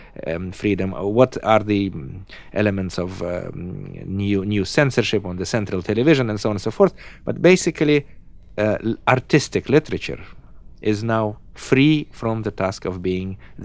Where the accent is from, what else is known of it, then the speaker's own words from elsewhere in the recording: Russia; English is a second language; I'm Russian here, and on the other hand, I'm American there